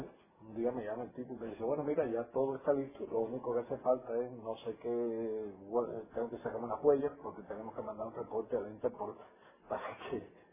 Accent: Mexico; moved away as an adult; also born or lived in Costa Rica / Puerto Rico; pedí que me dieran, como mexicano, ¿verdad?

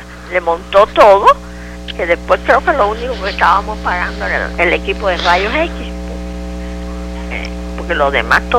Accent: Matanzas, Cuba; also born or lived in Havana; De La Habana, yo nací en La Habana, pero Matanzas, era de la ciudad de Matanzas, de una familia muy conocida y muy querida.

